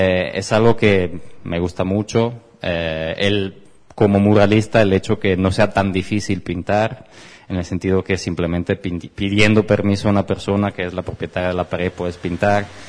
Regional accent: Italy; Spanish is a second language; como buen italiano, como tengo mucho detalle en eso

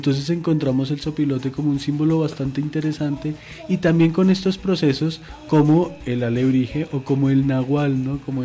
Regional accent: Colombia; Yo soy colombiano, o sea, digamos, allá no existen.

